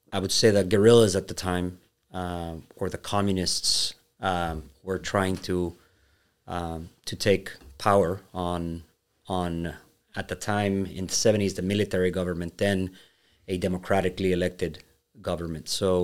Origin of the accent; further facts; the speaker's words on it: Miami, Florida, United States; born there; And I was born in Miami out of pure luck. So I was born 3 months later.